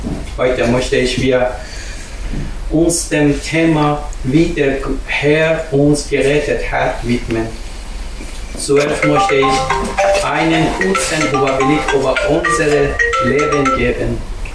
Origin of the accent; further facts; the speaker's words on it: Iran; German is a second language; moved away as an adult; now in Austria; Wir kommen aus dem Iran. Seit 4 Jahren sind wir in Österreich.